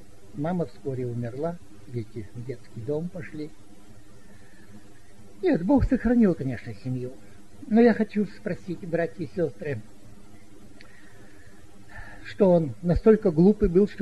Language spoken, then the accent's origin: Russian; Saint Petersburg, Russia; Ну и пресвитер узнал, что я из Ленинграда.